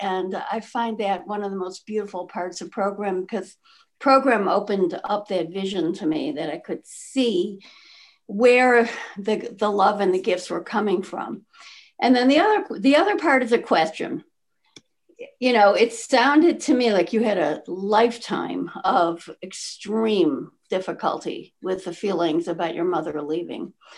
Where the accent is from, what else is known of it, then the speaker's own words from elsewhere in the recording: Chicago, Illinois, United States; I grew up in Chicago also.